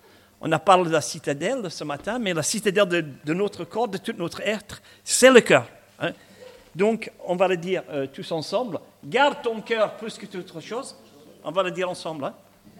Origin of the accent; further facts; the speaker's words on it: Scotland, United Kingdom; French is a second language; moved away as an adult; now in France; Vous allez remarquer que j'ai un petit accent, j'ai gardé mon accent. Hein. Ce n'est pas un accent du midi, mais je suis écossais. Hein. Je suis venu en France pour une semaine et je suis resté 42 ans.